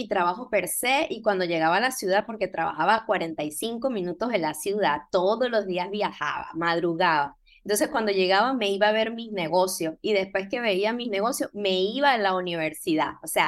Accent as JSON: {"language": "Spanish", "country": "Venezuela", "moved": "yes", "lives_now": "Panama City, Panama", "said": "está en Ciudad de Panamá. Ok, soy venezolana y tengo años en este país. Tengo 16 años en Panamá."}